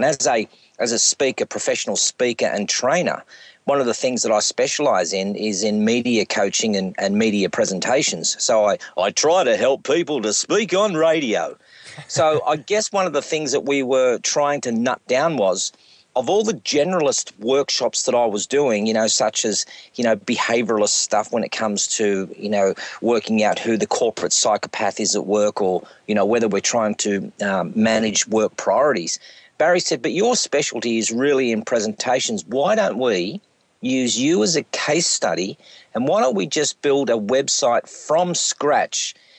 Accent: Gold Coast, Queensland, Australia; accent: Australian; Now, you can probably tell by my heavy Australian accent, I am Australian, and I'm from the Gold Coast. So that is about an hour's south of Brisbane on the east coast of Australia.

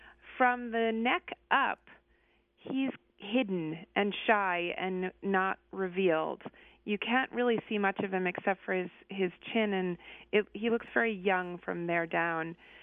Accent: New Hampshire, United States; My hometown in New Hampshire installed a giant mainframe computer in the middle of town

